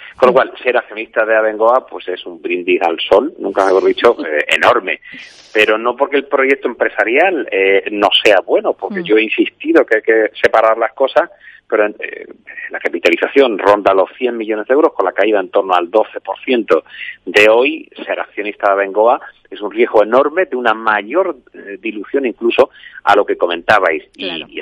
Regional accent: Seville, Andalusia, Spain; en mi tierra dicen de perdidos al río. Sí. Yo soy sevillano, que viva en el extranjero

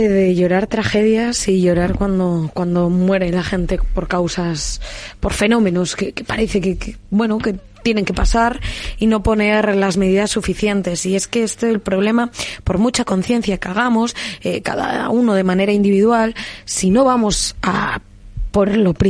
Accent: Castile and León, Spain; porque es la tierra olvidada, mi tierra, Castilla y León

